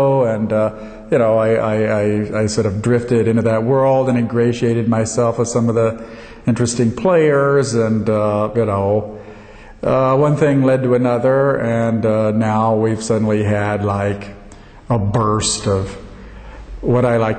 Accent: Austin, Texas, United States; basically covered my hometown of Austin, Texas for about a week.

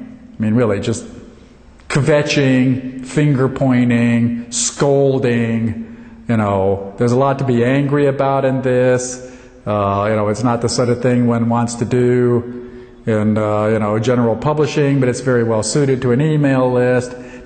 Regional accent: Austin, Texas, United States; basically covered my hometown of Austin, Texas for about a week.

